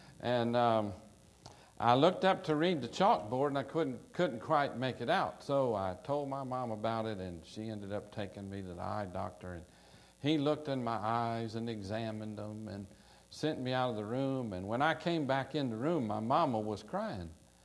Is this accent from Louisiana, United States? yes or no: yes; Louisiana, United States; I grew up as in South Louisiana as a Cajun. If you're wondering what a Cajun is, you're looking at one.